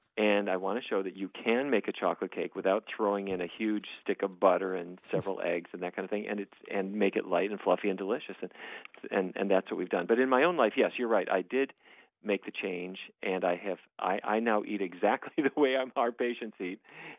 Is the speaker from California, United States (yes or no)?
no; Fargo, North Dakota, United States; I grew up in Fargo, North Dakota. I suppose people have seen the movie, and that might be their image of it.